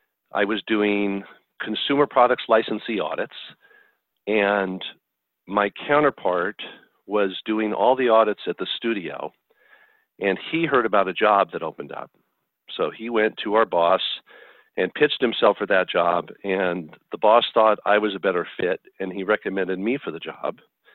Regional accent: Los Angeles, California, United States; also born or lived in United Kingdom; I was born in Los Angeles and have lived in the LA area all my life, other than 1 year that I spent in the UK. I went to the University of Southern California out here.

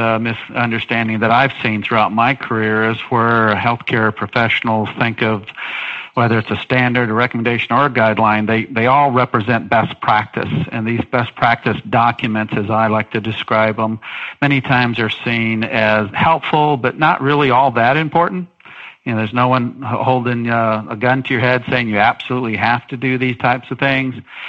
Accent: the South, United States; I'm originally from the South, so my Southern hospitality always kicks

